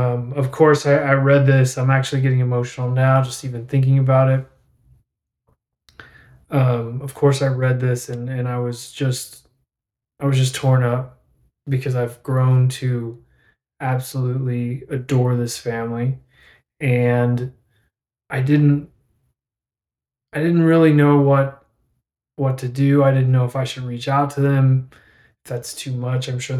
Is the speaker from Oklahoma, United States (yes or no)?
yes; Claremore, Oklahoma, United States; small town of Claremore, Oklahoma. We grew up in some form of conservative Christianity, most of us growing up in the Southern Baptist Convention.